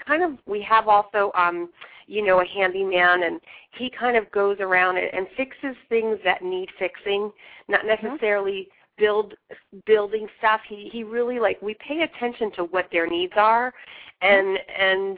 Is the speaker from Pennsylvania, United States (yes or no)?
yes; Reading, Pennsylvania, United States; Okay, so I'm from Reading, Pennsylvania. It's near Philadelphia, and I actually majored in theater, and I minored in fine arts.